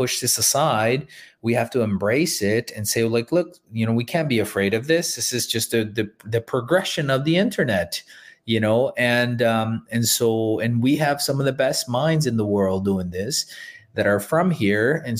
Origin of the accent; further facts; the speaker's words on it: El Salvador; now in Canada; Look, I mean, I'm from El Salvador and the goal is to move back there someday.